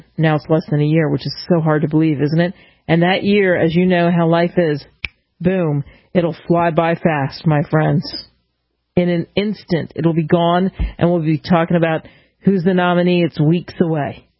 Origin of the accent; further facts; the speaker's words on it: Philadelphia, Pennsylvania, United States; huge outbreak in Philly because there was a three-day convention at the Bellevue Stratford Hotel in my hometown.